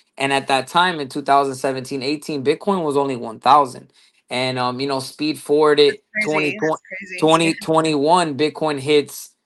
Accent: Miami, Florida, United States; born there; So I'm just, I'm glad I was born here in Miami.

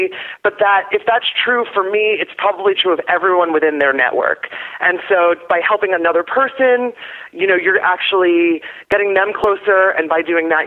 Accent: New York City, New York, United States; seeing Pippin in New York City when I was there. It's my hometown, so I was there in December.

